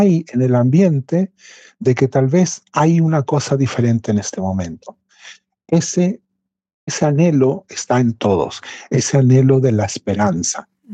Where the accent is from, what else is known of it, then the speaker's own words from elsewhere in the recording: Arica, Arica y Parinacota, Chile; now in Norway; Solamente faltó decir que yo soy de Arica